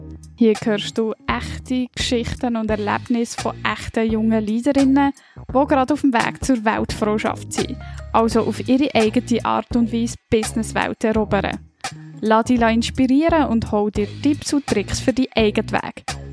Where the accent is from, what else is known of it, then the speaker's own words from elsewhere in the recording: Bern, Switzerland; Ich als Bernerin muss zugeben, an diesem Blog kommt man eigentlich gar nicht vorbei.